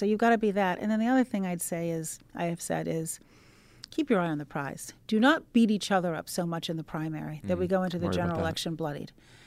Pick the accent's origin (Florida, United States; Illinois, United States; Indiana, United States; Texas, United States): Illinois, United States; Naperville; Lauren Underwood from my hometown of, well, the Chicago area.